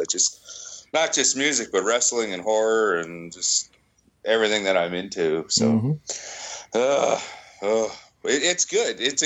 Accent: Winnipeg, Manitoba, Canada; I'm from Winnipeg here. That's why I feel this.

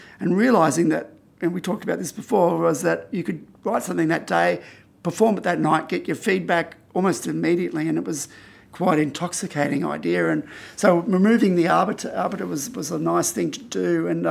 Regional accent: Bondi, New South Wales, Australia; when I say to people, "Oh, I come from Bondi," they're like, "Oh," you know, they think I'm some sort of hipster or some sort of, some sort of cool person.

